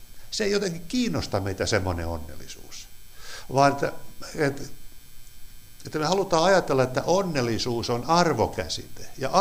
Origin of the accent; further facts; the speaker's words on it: Ostrobothnia, Finland; Tämä Pohjanmaalla, missä olen kotoisin